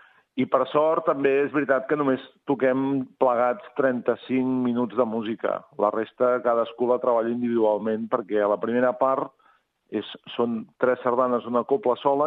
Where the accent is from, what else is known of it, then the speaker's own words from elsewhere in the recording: Sabadell, Catalonia, Spain; jo sóc d'aquí Sabadell